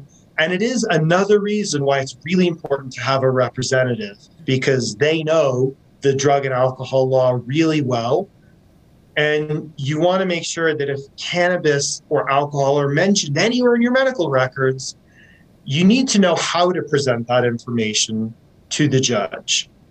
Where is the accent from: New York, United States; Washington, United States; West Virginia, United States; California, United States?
Washington, United States; especially I'm from Washington State. Washington was one of the first states that had cannabis without the need for prescription.